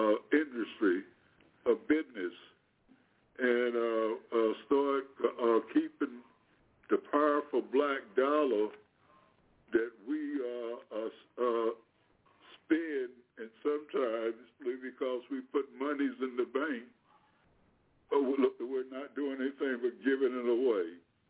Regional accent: Delaware, United States; even my hometown, I'm from the state of Delaware.

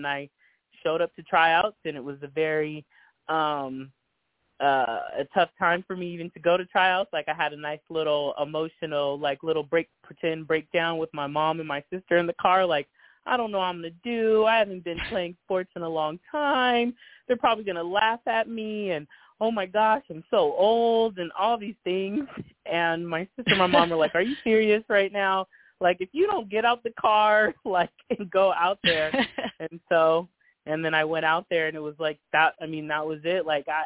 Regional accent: Antelope, California, United States; Okay, well, that's exactly where I'm from, in Antelope, California.

